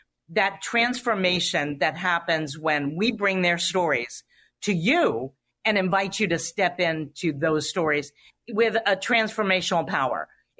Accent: Florida, United States; As I said, I'm from South Florida. A speed bump is a high altitude for me.

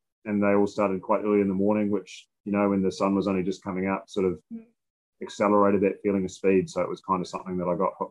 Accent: Auckland, New Zealand; Like, I grew up in Auckland, which has a lot of traffic

